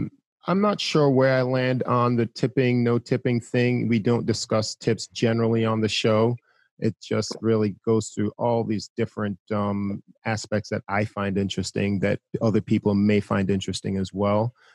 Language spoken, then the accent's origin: English; New York City, New York, United States; also born or lived in Antigua; I spent most of my time in Queens, New York, went to school in Buffalo, and I currently live in South Florida.